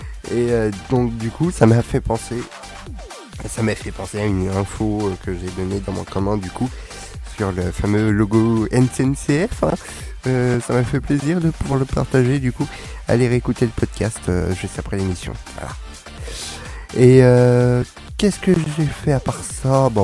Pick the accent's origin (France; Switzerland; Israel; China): France; Paris, Île-de-France; Moi je connais, je suis parisien.